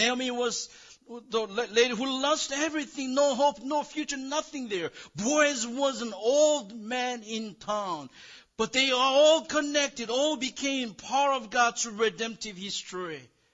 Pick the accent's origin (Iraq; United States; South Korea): South Korea; We are all different. You're different. I'm different. I came from South Korea. I'm short.